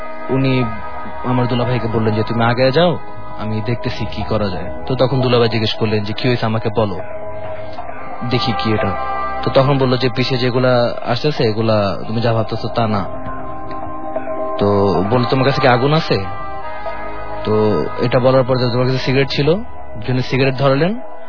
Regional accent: Dhaka, Dhaka Division, Bangladesh; পুরান ঢাকা থেকে আসছি।

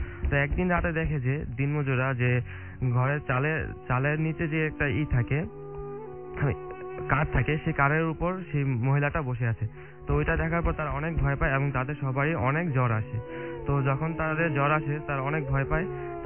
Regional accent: Dhaka, Dhaka Division, Bangladesh; উত্তরা থেকে আসছি। আমি টেক্সটাইল ইঞ্জিনিয়ারিং করতেছি মিরপুর আইএসটিসি থেকে।

